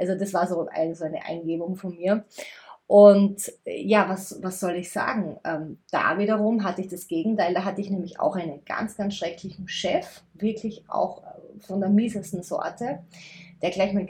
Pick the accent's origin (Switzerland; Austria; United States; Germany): Austria; Styria; accent: Styrian; wir kommen aus der Steiermark, also wir sind Steirer und wir reden steirisch, also ich musste Dialekt sprechen.